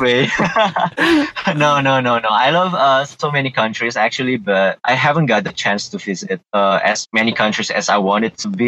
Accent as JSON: {"language": "English", "country": "Indonesia", "tie": "born or raised there", "said": "So I was born here in Indonesia. So I grew up here. I have so many friends, so many families here."}